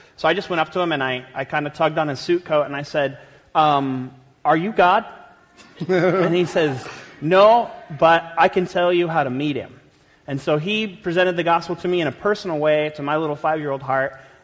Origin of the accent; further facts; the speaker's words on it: Wyoming, United States; we're from Wyoming originally